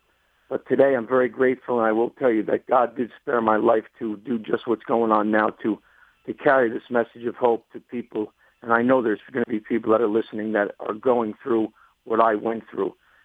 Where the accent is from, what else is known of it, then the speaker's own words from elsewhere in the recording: Newark, New Jersey, United States; born there; Well, I was born in Columbus Hospital in Newark, New Jersey, the beautiful city of Newark, New Jersey.